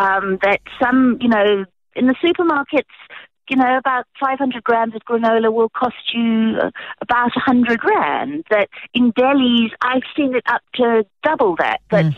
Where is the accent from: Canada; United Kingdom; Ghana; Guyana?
United Kingdom; England; now in South Africa; I grew up in England